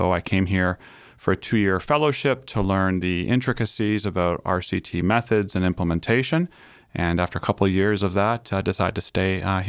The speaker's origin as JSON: {"language": "English", "town": "Waterloo", "region": "Ontario", "country": "Canada", "tie": "born or raised there", "said": "I grew up in Waterloo, Ontario, and I was the son of a physician and a high school science teacher."}